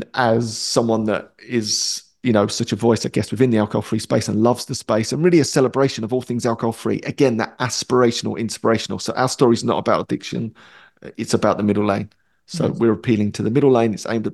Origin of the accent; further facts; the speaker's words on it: Romford, London, United Kingdom; there's a famous nightclub where I grew up in Romford called Hollywood's.